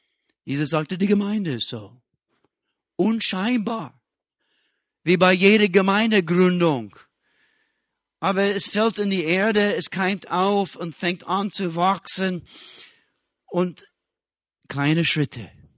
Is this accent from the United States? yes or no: yes; Cincinnati, Ohio, United States; Wisst ihr, ich komme aus Ohio, Cincinnati, Ohio in USA.